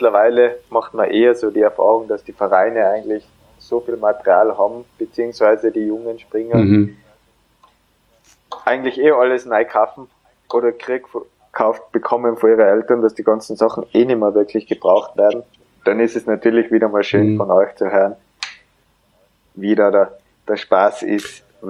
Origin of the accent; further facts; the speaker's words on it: Tyrol, Austria; also born or lived in Vienna; Ja, ich glaube, bis ich 3 oder 4 Jahre alt war, haben wir in Wien gelebt.